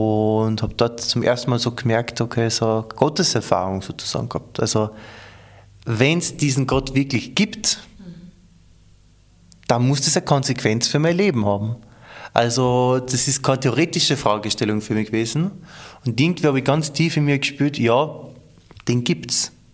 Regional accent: Upper Austria, Austria; ich komme aus dem Oberösterreich, so aus dem Land, im Sauwald nennen wir die Gegend. Glansdorf, 2000 Einwohner, wo es in der Zeit, wie ich aufgewachsen bin, wirklich so war, dass eh nur quasi jeder katholisch war.

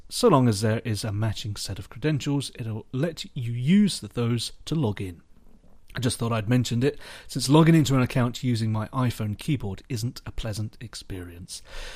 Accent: East of England, United Kingdom; when I say I'm going home for Christmas, because I'm from Hertfordshire, I would say I'm going home to the Shire

